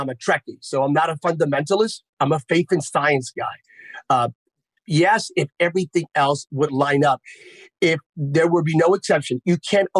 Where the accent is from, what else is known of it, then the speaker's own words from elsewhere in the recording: Pennsylvania, United States; my family actually hosted a protest right after George Floyd's murder in my home state of Pennsylvania.